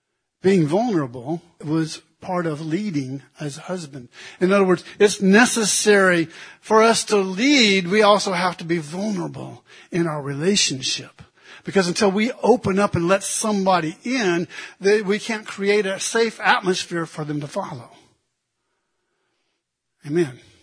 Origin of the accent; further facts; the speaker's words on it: Illinois, United States; For example, I grew up back in Illinois. There were places where we would just, you would be out there on the farm and people would just show up.